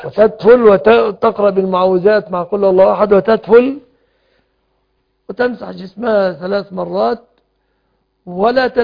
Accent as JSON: {"language": "Arabic", "country": "Egypt", "said": "بلادنا مصر"}